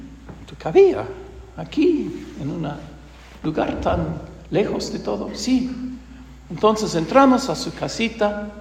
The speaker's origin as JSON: {"language": "Spanish", "country": "United States", "second_language": "Spanish", "moved": "as an adult", "lives_now": "Cuenca, Ecuador", "said": "soy de los Estados Unidos, obviamente, y vengo de la diócesis de Spokane. Soy jubilado, pero estoy trabajando unos años más aquí en Cuenca, celebrando las misas en inglés"}